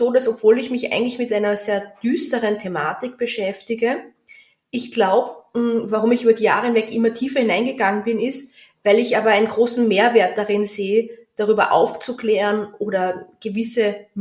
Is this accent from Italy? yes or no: no; Austria; wenn ich als Österreicherin mit dem Zug in Deutschland fahre